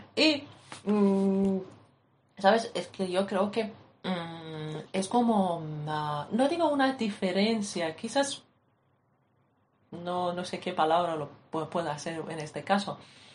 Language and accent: Spanish; Iran; Spanish is a second language; En mi país he viajado mucho, todavía me faltan muchísimos sitios. Es que Irán es un país grande, pero afuera de Irán también.